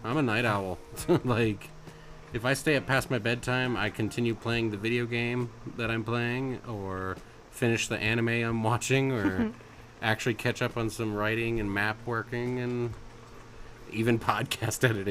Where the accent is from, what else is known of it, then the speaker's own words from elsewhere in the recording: Michigan, United States; I grew up in Michigan, so we had Michigan Adventure